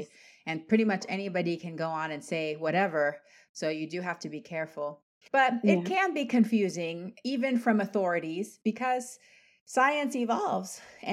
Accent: Panama; I'm Latin American. I'm Panamanian

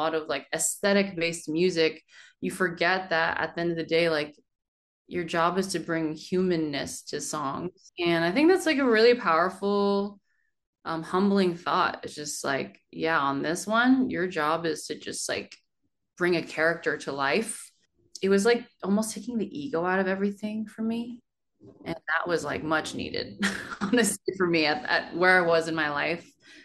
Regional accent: United States; I'm Korean American, and as much as K-pop has been so formative to me and who I am

